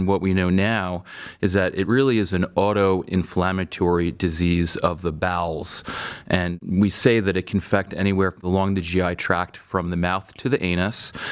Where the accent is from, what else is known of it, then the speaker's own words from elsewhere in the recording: Stony Brook, New York, United States; Well, I grew up in Stony Brook, Long Island, and I went to a medical school at the University of Vermont